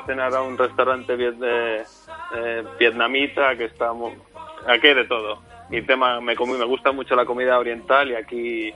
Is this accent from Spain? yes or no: yes; Santander, Cantabria, Spain; Yo soy de Santander y tener la playa cerca es algo que valoro bastante.